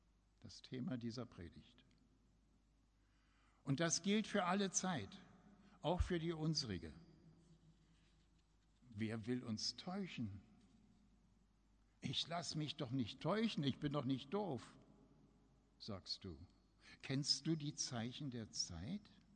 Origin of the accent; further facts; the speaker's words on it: Berlin, Germany; Schon in meiner Jugend in der Berliner Stadtmissionsgemeinde sprach unser Missionar von der Endzeit.